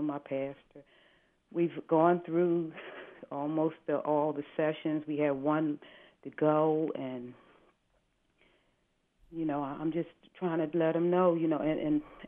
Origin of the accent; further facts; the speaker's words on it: Philadelphia, Pennsylvania, United States; But I'm from Philadelphia.